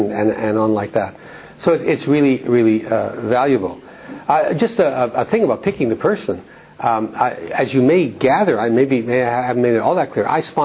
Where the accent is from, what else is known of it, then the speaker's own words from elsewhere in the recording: Canada; now in Denmark; Growing up in Canada, not in Denmark, and I sometimes feel a little embarrassed talking about some things.